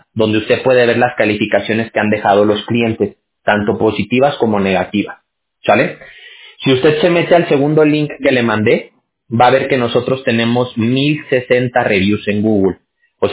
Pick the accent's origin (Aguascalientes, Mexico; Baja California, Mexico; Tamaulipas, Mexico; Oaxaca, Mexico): Aguascalientes, Mexico; Yo soy de Aguascalientes.